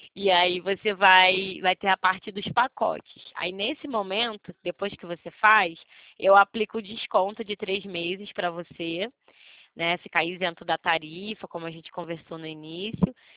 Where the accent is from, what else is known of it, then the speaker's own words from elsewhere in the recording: Rio de Janeiro, Brazil; Eu sou carioca, né? Eu sou do Rio de Janeiro